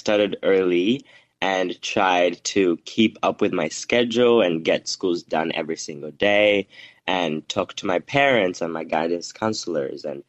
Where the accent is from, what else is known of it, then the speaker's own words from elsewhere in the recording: Uganda; now in United States; because obviously growing up in Uganda, we see these images in films and in media that portray America as a certain way